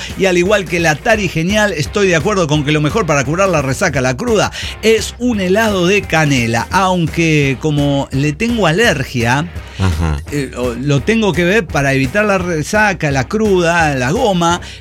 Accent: Argentina; Yo soy de Argentina y últimamente con todo esto de las elecciones

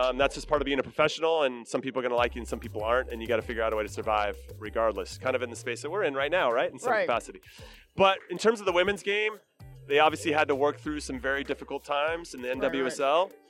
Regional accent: Temple City, California, United States; I am from Temple City, California.

